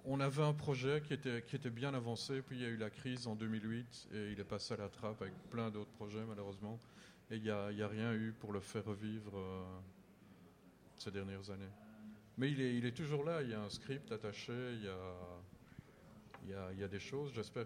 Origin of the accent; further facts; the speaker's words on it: Belgium; now in United States; vu que je suis belge à la base. Mais moi je me sens très bien où je suis.